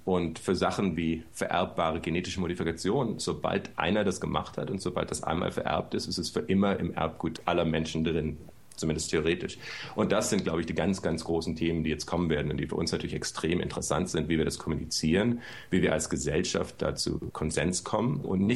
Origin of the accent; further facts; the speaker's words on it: Stuttgart, Baden-Württemberg, Germany; Ich komme aus Stuttgart, also Süddeutschland ist ja auch eher religiös im Vergleich zu anderen Bundesländern